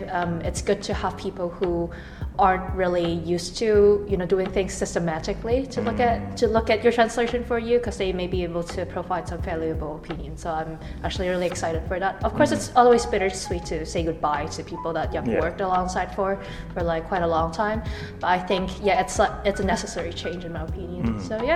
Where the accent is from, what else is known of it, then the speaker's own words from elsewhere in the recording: Canada; I'm from Canada.